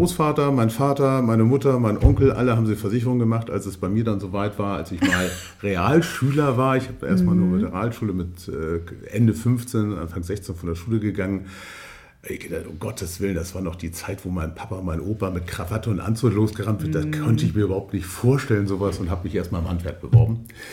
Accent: Hamburg, Germany; Ja, ja, ich bin gebürtiger Hamburger

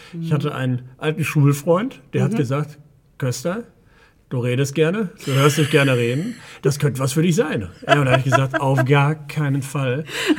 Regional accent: Hagen, North Rhine-Westphalia, Germany; also born or lived in Witten; bin aber kein gebürtiger Hesse, ich bin in Westfalen auf Kohle geboren, bin in Witten an der Ruhr geboren, in Hagen, unweit von Wuppertal aufgewachsen

